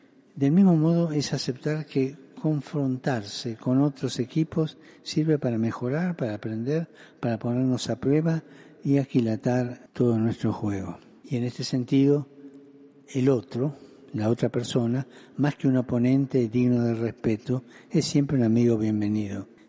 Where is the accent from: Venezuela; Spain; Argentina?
Argentina; tantas experiencias que como argentino viví en mi propia carne